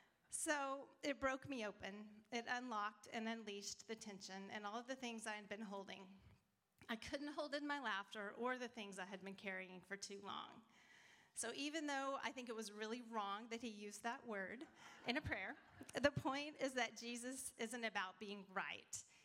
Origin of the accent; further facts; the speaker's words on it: Lubbock, Texas, United States; I grew up in Lubbock, Texas, and my family was dysfunctional, and we had an alcoholic father.